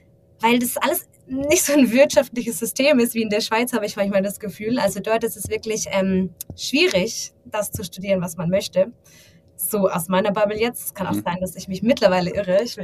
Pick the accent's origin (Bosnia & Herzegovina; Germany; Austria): Germany; Stuttgart, Baden-Württemberg; now in Switzerland; also ich bin ursprünglich aus Deutschland, eigentlich gar nicht so weit weg aus Stuttgart.